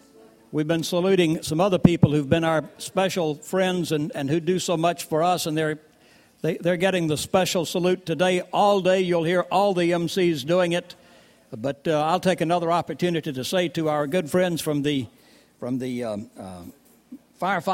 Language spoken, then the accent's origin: English; Alabama, United States; as growing up in North Alabama, you go to Sand Mountain, so you get a hold of some sagum and some folk music, bluegrass especially.